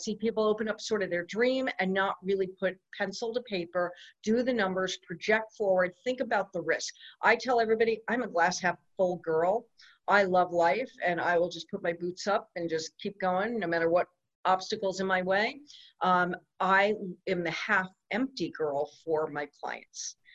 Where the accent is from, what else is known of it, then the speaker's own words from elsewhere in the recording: Connecticut, United States; I'm from Connecticut, and I have been a vegetarian since I was 16, and I'm vegan